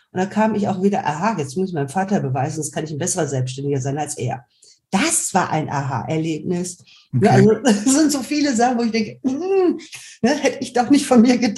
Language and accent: German; Germany